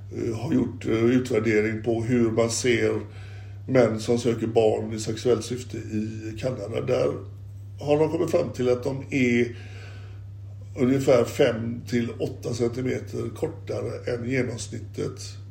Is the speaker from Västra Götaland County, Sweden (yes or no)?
yes; Gothenburg, Västra Götaland County, Sweden; born there; jag är ju född i Göteborg och jag är ju van vid det här regnet som kommer underifrån och från sidan.